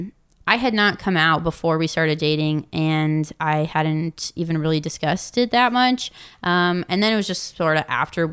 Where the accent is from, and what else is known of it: Indiana, United States